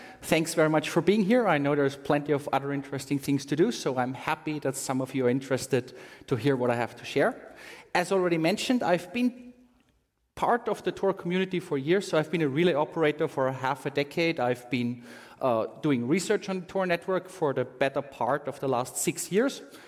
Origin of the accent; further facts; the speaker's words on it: Austria; English is a second language; at least in my home country in Austria.